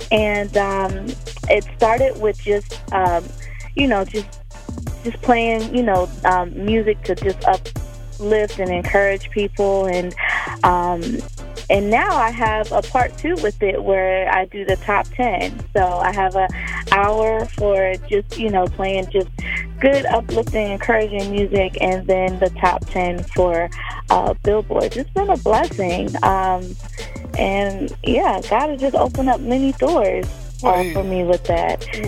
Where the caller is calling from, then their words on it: Norfolk, Virginia, United States; I am calling from Norfolk, Virginia.